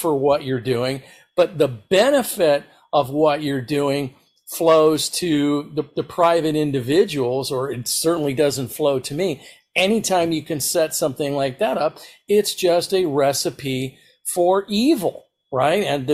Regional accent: United States; because I'm an American

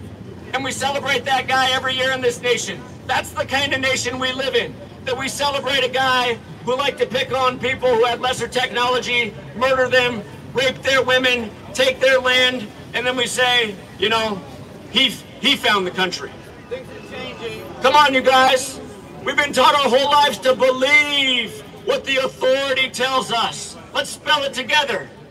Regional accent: Seattle, Washington, United States; You guys, I'm from Seattle, Washington.

